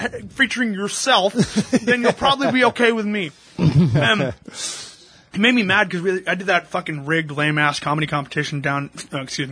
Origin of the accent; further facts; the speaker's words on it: Oregon, United States; I'm from Oregon.